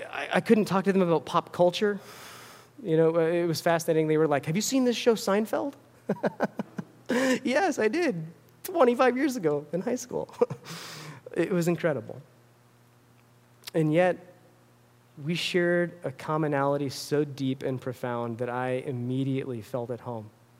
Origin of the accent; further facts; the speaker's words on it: United States; I come from Los Estados Unidos, and I would like to talk to you about God.